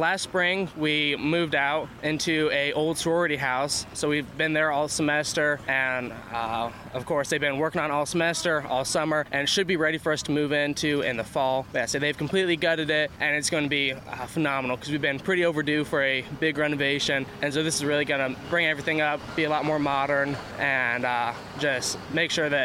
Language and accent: English; Illinois, United States; I'm originally from Western Illinois